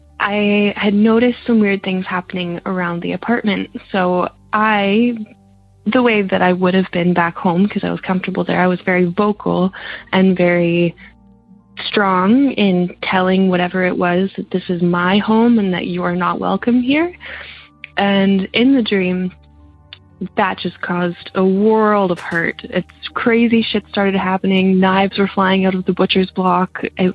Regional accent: British Columbia, Canada; I just moved into a new apartment in a new city. I grew up in the Okanagan, and I was very comfortable back where I used to live. I lived there my whole life

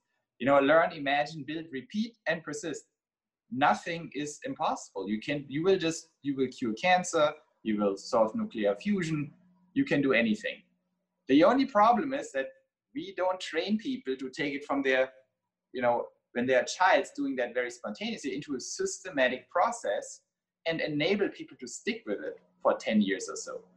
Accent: Germany; I grew up in Germany.

